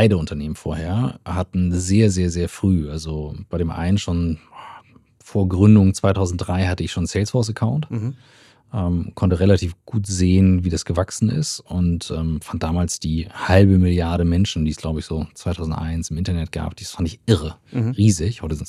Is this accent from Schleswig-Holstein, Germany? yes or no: yes; Kiel, Schleswig-Holstein, Germany; born there; norddeutsch, in Kiel geboren, eigentlich gelernter BWLer